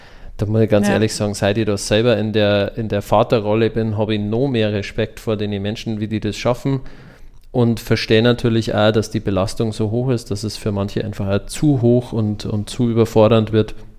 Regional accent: Moosburg, Bavaria, Germany; ich bin aus Moosburg, das ist genau an der oberbayerisch-niederbayerischen Grenze.

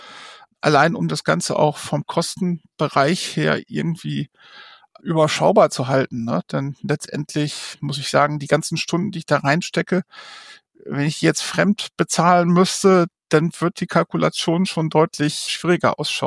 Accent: North Rhine-Westphalia, Germany; in der Westmünsterlandhalle in Heiden war das. Das ist ganz nah meinem Geburtsort oder meinem Heimatort.

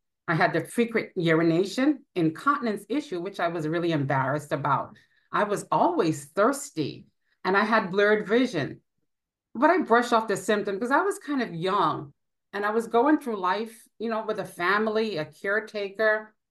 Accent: North Lauderdale, Florida, United States; I'm from North Lauderdale, Florida.

